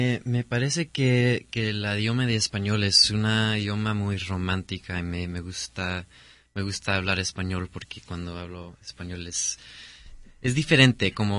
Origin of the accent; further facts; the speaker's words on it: Mexico; como soy mexicano, quiero aprender español al 100% para usarlo en mi carrera